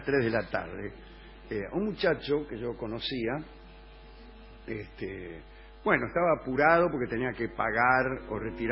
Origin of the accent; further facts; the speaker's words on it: Baigorrita, Buenos Aires Province, Argentina; Yo soy de Baigorrita.